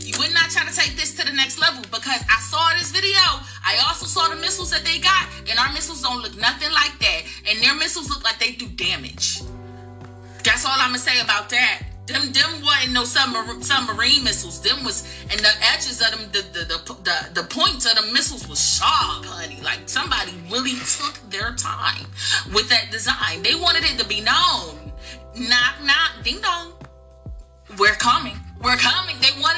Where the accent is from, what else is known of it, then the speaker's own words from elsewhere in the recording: United States; You can't tell I'm from America. I talk a lot. I'm long-winded as hell.